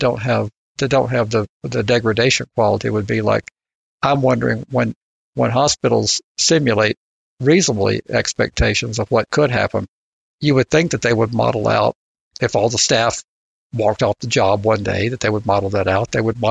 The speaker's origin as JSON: {"language": "English", "region": "Georgia", "country": "United States", "tie": "born or raised there", "said": "my hometown over in Newton County, Georgia, they have a nice general hospital, about 100 beds"}